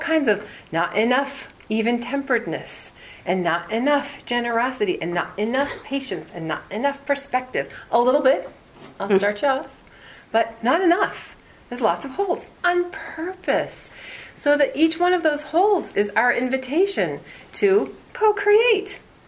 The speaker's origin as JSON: {"language": "English", "town": "Madison", "region": "Wisconsin", "country": "United States", "tie": "born or raised there", "said": "I'm a Wisconsin girl. Mm-hmm. I was born in Madison, Wisconsin, right? It's a cheese state."}